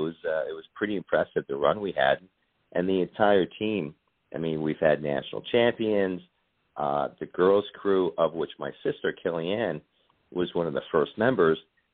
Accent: Kearny, New Jersey, United States; I was born and raised in Kearney, New Jersey. And it's funny that the county that I come from, Hudson County, New Jersey

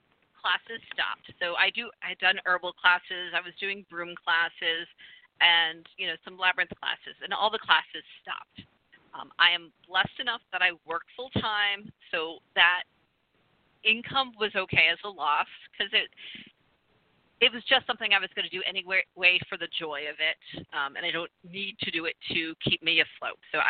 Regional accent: Rhode Island, United States; accent: Rhode Island; I'm from Rhode Island. I don't pronounce my R's very well.

